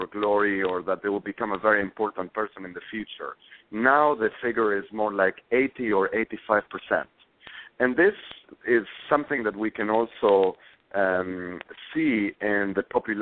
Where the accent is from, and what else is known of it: Argentina; born or raised there; also born or lived in South America